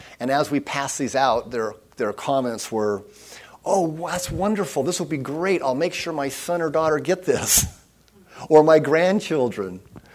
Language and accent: English; United States; I'm an American. And the other countries have other beliefs. But I was born here, and of course I'm a Christian.